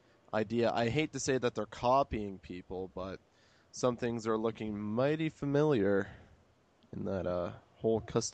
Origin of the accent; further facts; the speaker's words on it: Canada; I'm Canadian. What do I know?